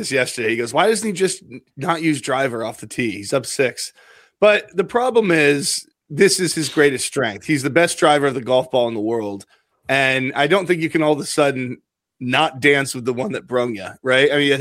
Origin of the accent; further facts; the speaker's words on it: United States; As an American, I love hearing stuff like that because I have absolutely no clue what it means.